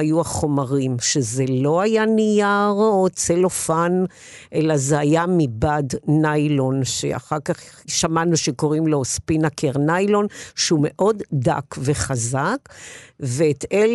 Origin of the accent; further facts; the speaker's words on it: Holon, Tel Aviv District, Israel; אני גדלתי בחולון, כך שבת ים והים היו מאוד קרובים.